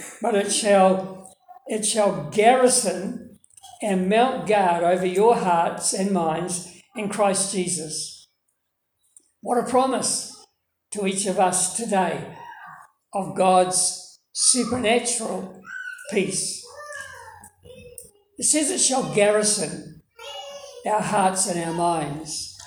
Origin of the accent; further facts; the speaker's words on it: Dunedin, Otago, New Zealand; born there; I was born in Dunedin and my mum attended the Caversham Baptist Church.